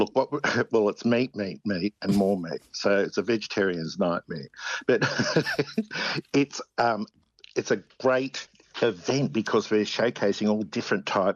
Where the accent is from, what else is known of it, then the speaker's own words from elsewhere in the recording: Wollongong, New South Wales, Australia; down on the South Coast where I grew up in Wollongong.